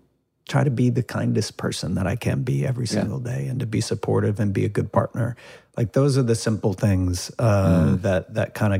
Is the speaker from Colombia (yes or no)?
no; Louisiana, United States; born there; I was born in Louisiana, as was my brother.